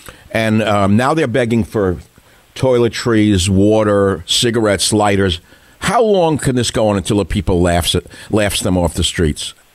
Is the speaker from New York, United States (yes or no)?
yes; New York City, New York, United States; So, as you know, if you listen to the show, I grew up in New York City. I'm not proud of it, unproud of it. I just did.